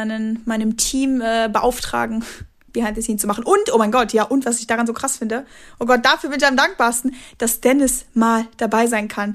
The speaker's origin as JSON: {"language": "German", "town": "Dormagen", "region": "North Rhine-Westphalia", "country": "Germany", "said": "bekannten Leuten aus Dormagen, also da, wo ich herkomme."}